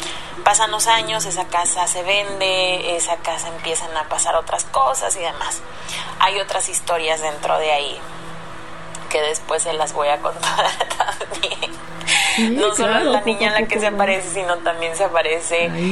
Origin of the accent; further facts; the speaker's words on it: Mexico City, Mexico; moved away; ya no estaba en Ciudad de México, ya no estaba en mi país